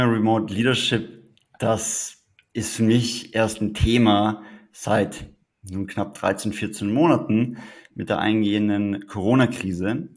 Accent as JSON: {"language": "German", "region": "Tyrol", "country": "Austria", "said": "ursprünglich komme ich aus Tirol. Dort habe ich auch meine Liebe zu den Bergen erlernt"}